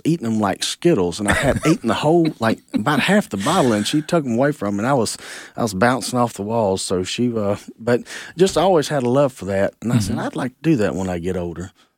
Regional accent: Mississippi, United States; also born or lived in Tennessee / Atlanta; I was born in Tennessee, but at 6 months old, we moved to Mississippi, and I've kind of been there most of my life.

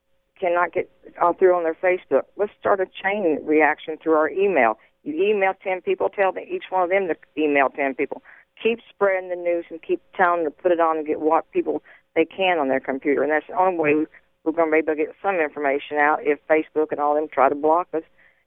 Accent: Kansas, United States; I don't care what state they're from because I'm from Kansas.

